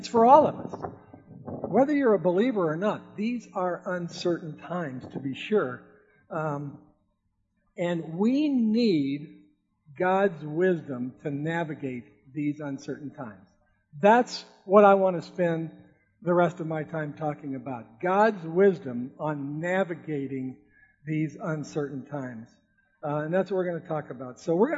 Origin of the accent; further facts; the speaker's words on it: Seal Beach, California, United States; I grew up in Orange County. I kind of grew up in Seal Beach, graduated from high school in Huntington Beach